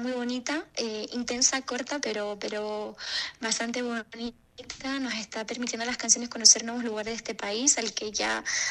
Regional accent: Canary Islands, Spain; now in Madrid, Spain; Pues mira, soy canaria, pero sí. Vivo en Madrid, ya llevo 7 años casi viviendo en Madrid

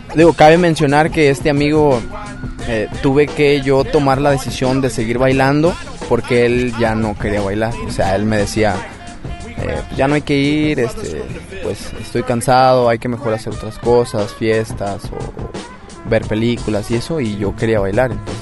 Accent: Guadalajara, Jalisco, Mexico; also born or lived in Tuxtla Gutiérrez; Tengo 27 años ya. Soy originario de Tuxtla Gutiérrez, Chiapas, pero radico en Guadalajara, Jalisco, desde los 5 años. O sea, nací allá, pero soy jalisciense 100%.

